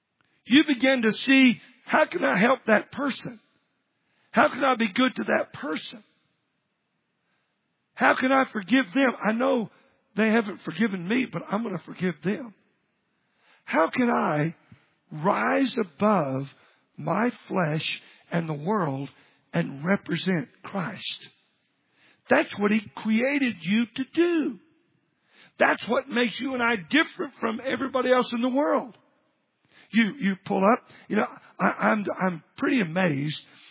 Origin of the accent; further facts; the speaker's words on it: Dallas, Texas, United States; now in Washington, United States; Well, and many times when I grew up in Dallas, you know, you put your blinker on, people slow down and let you in.